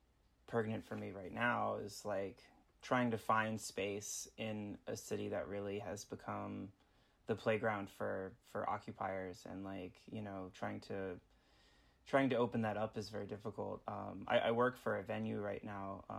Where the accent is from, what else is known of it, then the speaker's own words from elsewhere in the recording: Brooklyn, New York, United States; amongst other various projects. I'm from Brooklyn, New York.